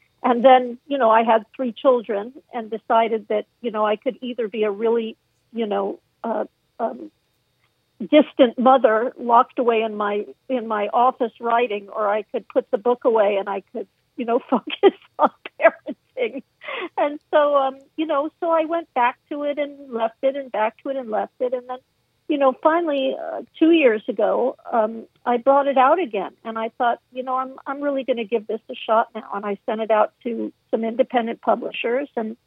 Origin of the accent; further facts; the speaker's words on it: Malibu, California, United States; Certainly, I grew up in Malibu.